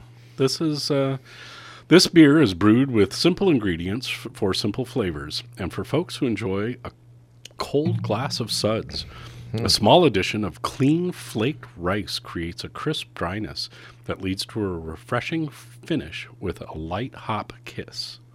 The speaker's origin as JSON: {"language": "English", "country": "United States", "tie": "born or raised there", "said": "I grew up in Lake Tahoe."}